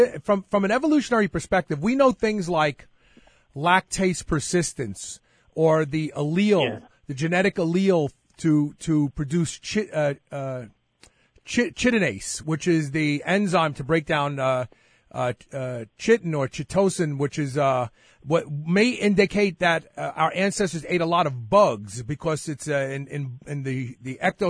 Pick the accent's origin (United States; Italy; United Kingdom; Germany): Italy; Southern Italy; Maybe the European. I'm from Southern Italy, so I'm European.